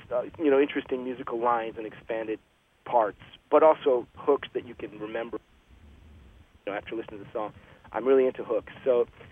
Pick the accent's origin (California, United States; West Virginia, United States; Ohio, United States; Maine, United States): Ohio, United States; also born or lived in Russia; I grew up in Ohio. I feel like a Midwestern guy, you know, I do a Russian guy.